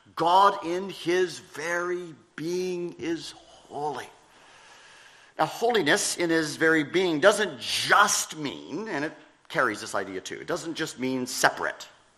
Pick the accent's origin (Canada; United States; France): Canada; When I grew up in Canada, we had great thunderstorms